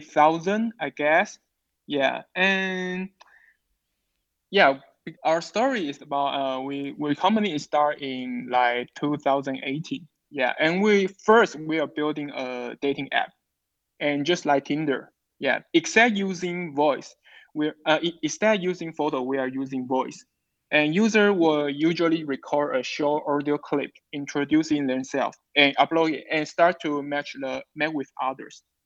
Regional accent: Taiwan; I come from Taiwan.

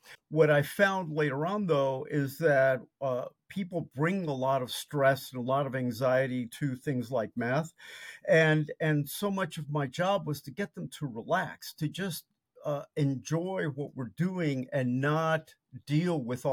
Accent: Las Vegas, Nevada, United States; We went and moved to Las Vegas, as I mentioned. I grew up in Las Vegas at a time when, you know, the mob was running the city, you know, back in the 60s.

